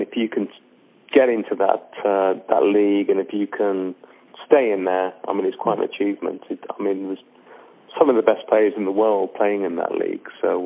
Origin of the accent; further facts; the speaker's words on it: England, United Kingdom; Being an Englishman, I like hot tea with milk and sugar